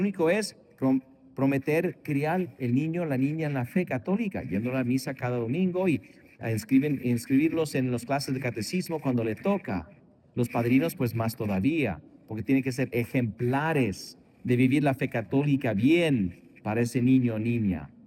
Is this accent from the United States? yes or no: yes; Chicago, Illinois, United States; born there; En mi caso, yo nací en Chicago.